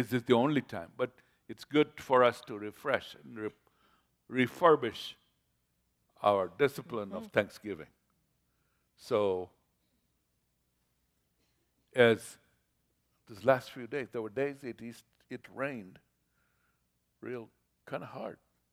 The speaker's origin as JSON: {"language": "English", "town": "Mombasa", "region": "Mombasa County", "country": "Kenya", "tie": "born there", "said": "I was born in Mombasa, Kenya, a tropical country, a beautiful tropical country, warm."}